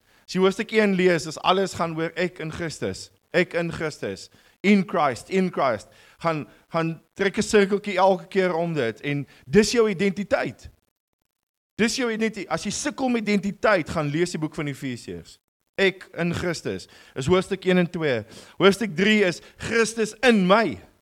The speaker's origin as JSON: {"language": "Afrikaans", "town": "Cape Town", "region": "Western Cape", "country": "South Africa", "tie": "born or raised there", "said": "Ons kom uit Mosselbaai uit, maar ek is gebore en getoe in die Kaap. 39 jaar lank in die Kaap gebly. Ek is nou 18 jaar in Jos Jane."}